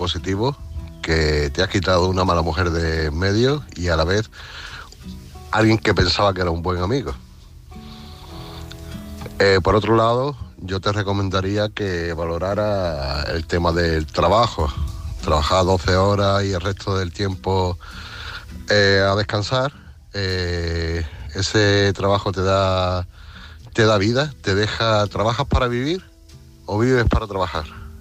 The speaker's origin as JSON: {"language": "Spanish", "town": "Málaga", "region": "Andalusia", "country": "Spain", "said": "de Málaga"}